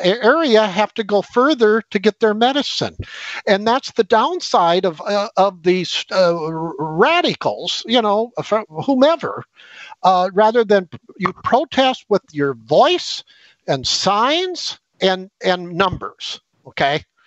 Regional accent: St. Louis, Missouri, United States; I came from the St. Louis area.

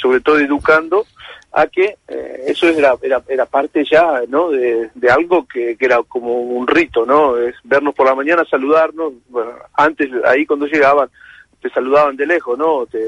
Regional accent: Argentina; más siendo argentino y siendo de Newell

